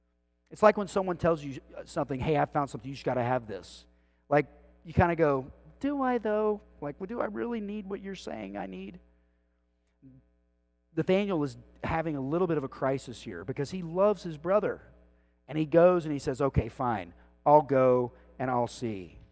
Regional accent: Rowlett, Texas, United States; I'm from Rowlett. Nobody cares.

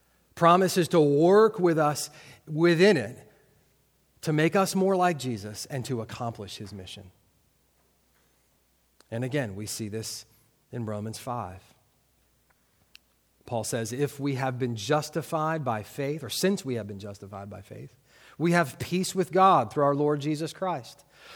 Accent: United States; I'm from South Montgomery County, so we have a lot of government workers in our neck of the woods.

